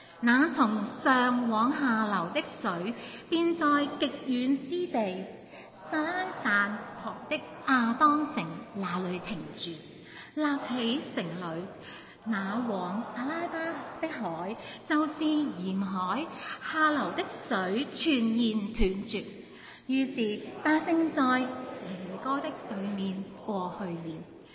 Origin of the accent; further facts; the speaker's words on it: Hong Kong; 我想到油价高企，对我们香港人来说十岁了，是不是？